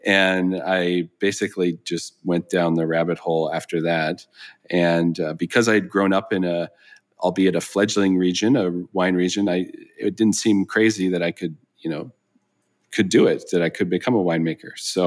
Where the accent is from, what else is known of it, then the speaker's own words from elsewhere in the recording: British Columbia, Canada; I'm still, you know, I'm from the Okanagan